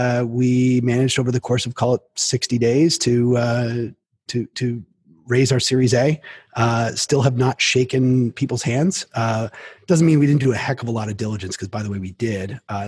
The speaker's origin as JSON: {"language": "English", "country": "Canada", "said": "I'm Canadian."}